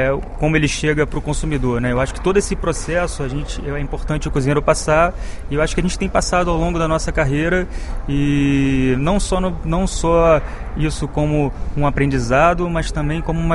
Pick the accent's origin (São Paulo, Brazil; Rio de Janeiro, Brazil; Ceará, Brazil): Rio de Janeiro, Brazil; also born or lived in Piauí; Isso, eu nasci no Rio, mas minha família, parte da minha família é do Nordeste do Brasil, parte da família da minha mãe é do Nordeste do Brasil, mas nasci e fui criado. Morei 5 anos também no Piauí.